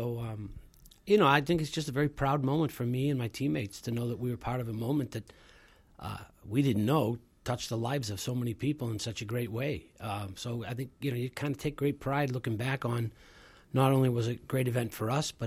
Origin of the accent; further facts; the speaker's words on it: Winthrop, Massachusetts, United States; And I talk about growing up in Winthrop, my family, how I grew up, the environment I grew up in, my parents, my cousins, my aunts, my uncles are very much a part of my life.